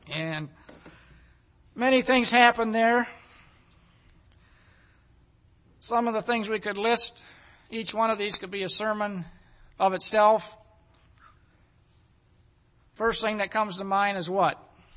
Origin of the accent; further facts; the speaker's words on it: Bay City, Michigan, United States; I'm originally from Bay City, and occasionally when I go back there for business and visiting, you notice little changes here.